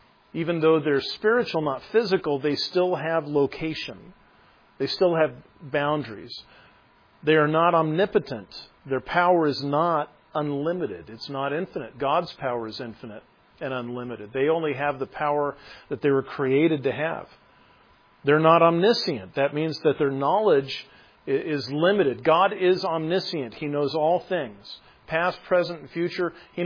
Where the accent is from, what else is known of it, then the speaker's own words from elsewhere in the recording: Norfolk, Nebraska, United States; And see, if I meet somebody from Omaha, I'll tell them that I'm from Norfolk, and they'll know where that is.